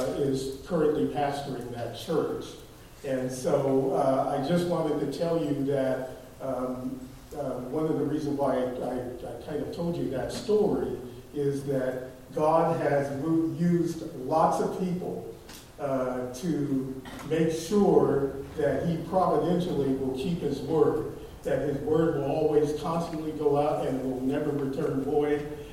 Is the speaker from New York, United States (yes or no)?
no; Sacramento, California, United States; I grew up here in Sacramento. I'm a native here. You don't find many natives in Sacramento, but I am a native of Sacramento.